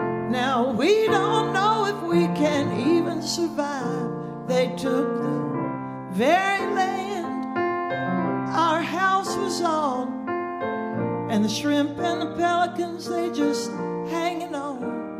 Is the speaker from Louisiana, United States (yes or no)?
yes; Vinton, Louisiana, United States; also born or lived in Orange, Texas; And I was born in Orange and raised in Vinton.